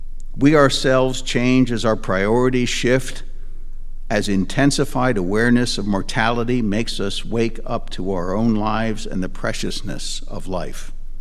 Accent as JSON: {"language": "English", "region": "New England", "country": "United States", "tie": "born or raised there", "also_born_or_lived": "Pennsylvania", "said": "Growing up in New England and Pennsylvania, autumn was always my favorite season."}